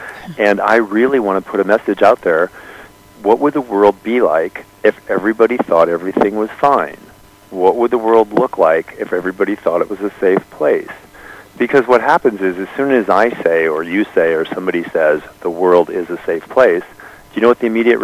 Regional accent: Iowa, United States; I'm actually from Iowa.

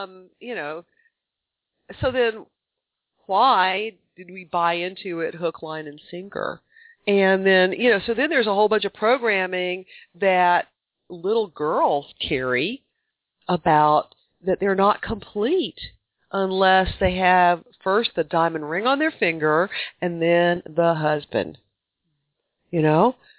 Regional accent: Deep South, United States; Just understand that I was born and raised in the Deep South, which was, up to when I was in high school, extremely segregated.

